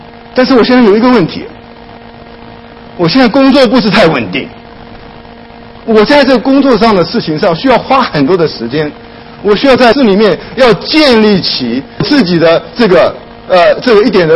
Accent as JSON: {"language": "Chinese", "country": "China", "said": "特别是对我们中国人来讲，这个回答呢是非常合理的，也非常的合情。"}